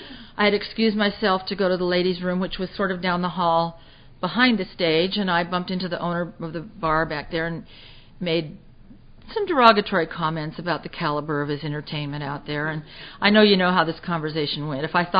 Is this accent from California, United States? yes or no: yes; Newport Beach, California, United States; I'm a nice girl from Newport Beach. Well, I was from Newport Beach, but I hadn't really been a nice girl in a long time, you know.